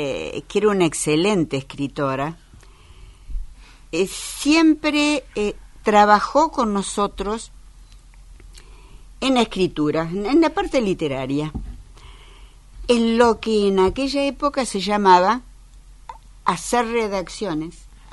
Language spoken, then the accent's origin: Spanish; San Andrés de Giles, Buenos Aires Province, Argentina; Como mi pueblo en realidad era un pueblo del interior aburrido, yo vivía en el campo, iba a la escuela al pueblo.